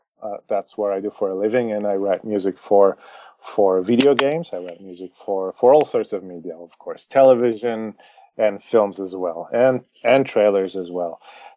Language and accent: English; Poland; I was brought up in Poland